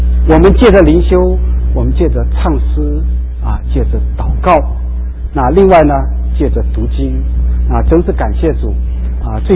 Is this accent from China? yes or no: yes; China; 我想大卫在这边他写诗的时候呢，跟我们中国人啊，中国人的诗人呢是非常的相似。